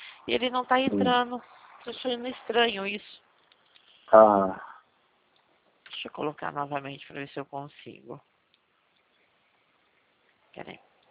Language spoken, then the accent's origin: Portuguese; Rio Claro, São Paulo, Brazil; eu sou de Rio Claro, São Paulo.